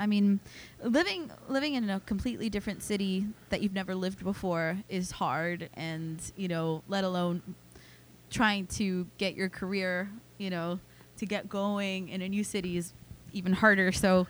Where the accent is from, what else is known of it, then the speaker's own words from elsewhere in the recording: California, United States; Since I'm from California